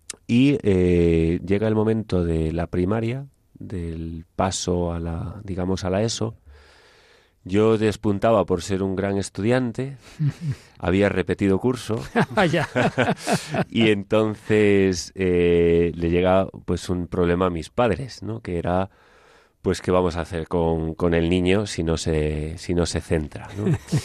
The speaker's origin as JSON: {"language": "Spanish", "region": "Galicia", "country": "Spain", "tie": "born or raised there", "said": "Yo tuve tíos que estudiaron en el seminario, muchos vecinos de mi pueblo que habían estudiado en el seminario, y en Orense pues era más o menos normal"}